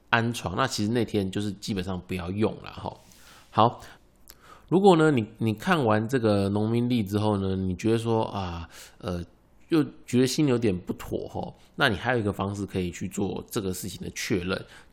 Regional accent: Miaoli, Miaoli County, Taiwan; 或者是像我老家苗栗啊

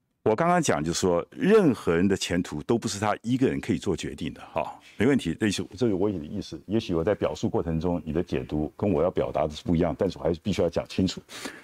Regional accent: Taiwan; 我在台湾长大

